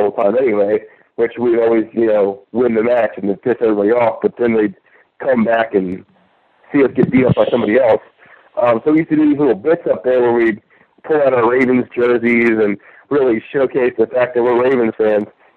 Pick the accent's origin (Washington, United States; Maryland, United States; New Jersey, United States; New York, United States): Maryland, United States; Originally, I'm from the Eastern Shore, Maryland. I just trained in Baltimore and learned how to wrestle in Baltimore.